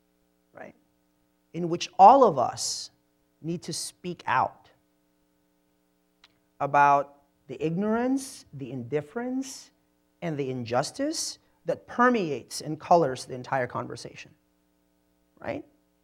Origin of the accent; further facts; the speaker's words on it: Philippines; As you can imagine, it's a little confusing for people. It's called being Filipino.